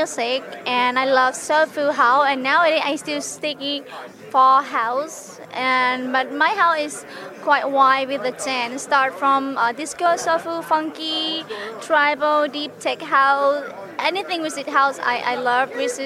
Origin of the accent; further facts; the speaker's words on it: Bangkok, Thailand; English is a second language; now in Ibiza, Spain; I come from Thailand. I come to Ibiza straight away from Bangkok, Ibiza, just because of house music. I'm a DJ